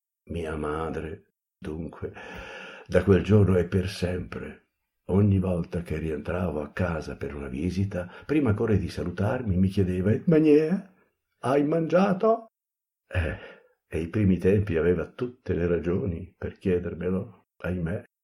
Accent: Emilia-Romagna, Italy; Dalle mie parti, a proposito del nome, si è solito chiedere come si segna in comune

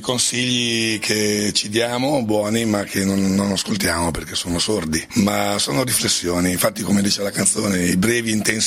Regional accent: Emilia-Romagna, Italy; diciamo da buon romagnolo, focoso romagnolo, emiliano romagnolo

